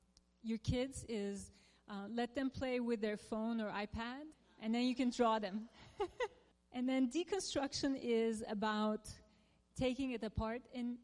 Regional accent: Turkey; when I was growing up in Turkey, there was like a roadmap to being successful.

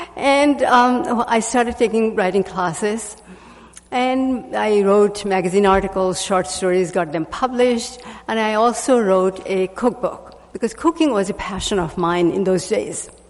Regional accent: India; And growing up in India, I was surrounded by the Bengali culture.

